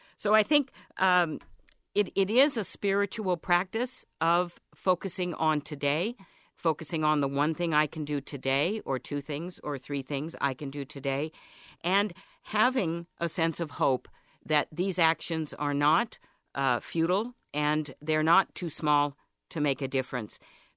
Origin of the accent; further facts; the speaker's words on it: California, United States; I come from California, so we're experiencing quite a drought, and we have to reduce our water consumption.